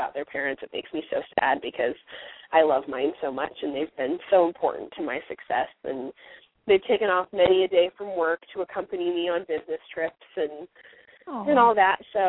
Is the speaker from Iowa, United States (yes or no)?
yes; Iowa, United States; As much as I loved growing up in Iowa, since I've always lived here